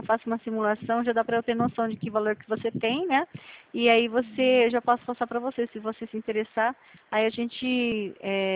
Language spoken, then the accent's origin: Portuguese; São Paulo, Brazil; Não, eu sou do estado de São Paulo.